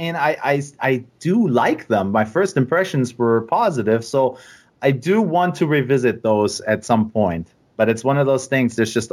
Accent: Dortmund, North Rhine-Westphalia, Germany; I mean, I'm from Dortmund. That's my hometown. So nice. Born and raised.

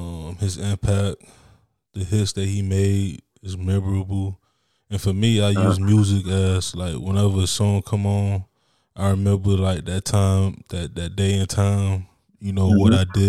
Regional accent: Miami, Florida, United States; I'm from Miami, I'm from the South

